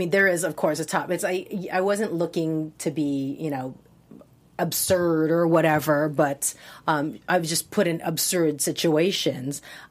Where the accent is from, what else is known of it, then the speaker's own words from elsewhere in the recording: Hawaii, United States; I sort of put on this sort of Asian accent, but I'm from Hawaii.